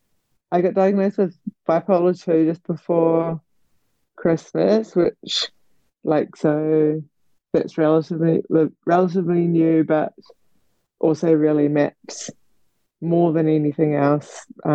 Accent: New Zealand; I mean I'm from New Zealand obviously

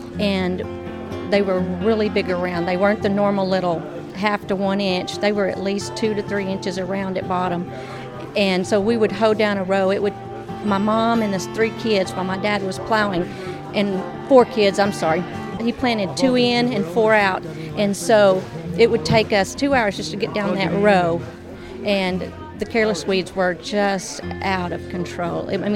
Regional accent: Rotan, Texas, United States; I grew up in Rotan, Texas, and my dad was a cotton farmer, and he had a few cattle.

